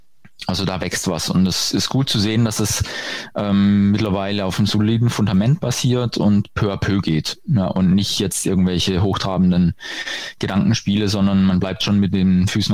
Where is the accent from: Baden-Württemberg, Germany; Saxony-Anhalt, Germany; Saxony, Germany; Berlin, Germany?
Baden-Württemberg, Germany; ich stamme aus Baden-Württemberg